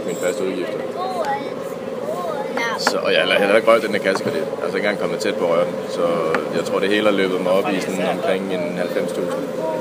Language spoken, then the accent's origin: Danish; Odense, Region of Southern Denmark, Denmark; så den blev bygget om i Odense, hvor jeg er fra.